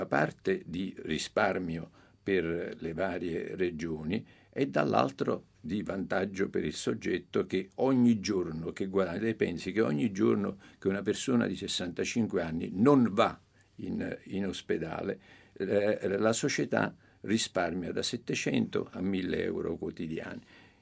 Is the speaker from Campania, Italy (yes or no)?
yes; Naples, Campania, Italy; e io sono napoletano, nella Piazza dei Martiri, che sta vicino a Via di Mille, vicino a casa mia, al centro